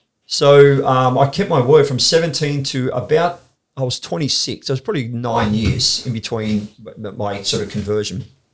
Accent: Gosford, New South Wales, Australia; also born or lived in Newcastle; So I was born in Gosford. So we spent the first 12 years of my life on the Central Coast. Then we went to Newcastle for a couple of years.

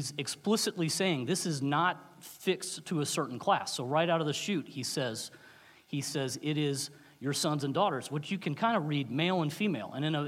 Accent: Memphis, Tennessee, United States; I grew up in Memphis, Tennessee. I was a good student at Memphis First

